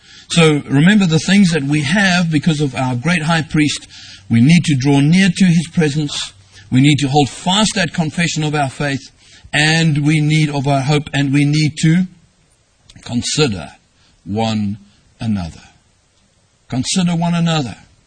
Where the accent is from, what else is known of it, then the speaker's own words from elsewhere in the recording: South Africa; When I was growing up in South Africa, we didn't have television.